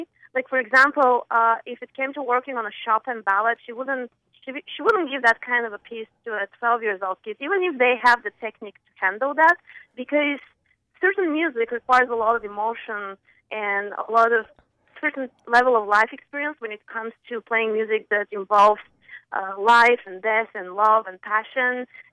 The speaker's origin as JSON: {"language": "English", "country": "Bulgaria", "tie": "born or raised there", "said": "Well, I was born and raised in Bulgaria. That's my home country."}